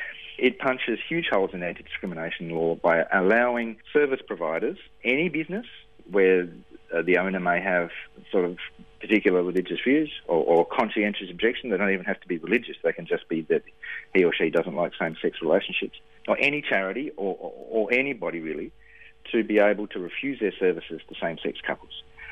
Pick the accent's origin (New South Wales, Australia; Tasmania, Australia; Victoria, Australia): Tasmania, Australia; I'll also be watching the result in my home state of Tasmania, because I've put a lot of effort in there in Tasmania to try and achieve a yes vote.